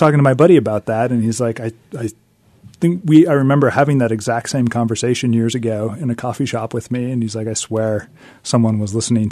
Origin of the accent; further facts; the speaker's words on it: Sitka, Alaska, United States; And I was raised in Sitka.